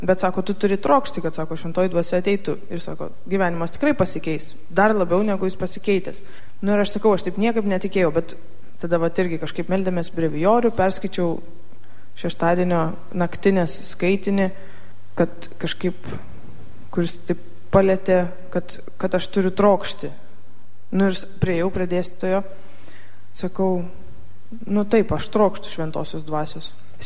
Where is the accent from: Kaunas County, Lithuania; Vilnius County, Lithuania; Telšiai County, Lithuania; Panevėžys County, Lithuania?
Kaunas County, Lithuania; Jonava; esu iš Jonavos